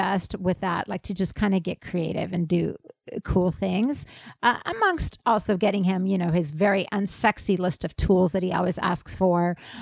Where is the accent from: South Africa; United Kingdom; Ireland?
South Africa; also born or lived in Israel; It's from my hometown in South Africa, or sometimes it's from Israel where I was born